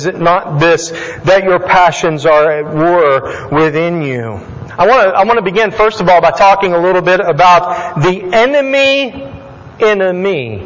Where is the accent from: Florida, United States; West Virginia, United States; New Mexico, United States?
West Virginia, United States; I'm from West Virginia, so we're kind of quarrels up there. We have quarrels.